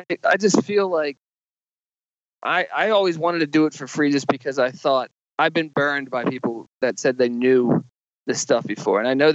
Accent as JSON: {"language": "English", "region": "East Coast", "country": "United States", "tie": "born or raised there", "lives_now": "Los Angeles, United States", "said": "I grew up on the East Coast and I moved out to LA to pursue stand up and writing and stuff."}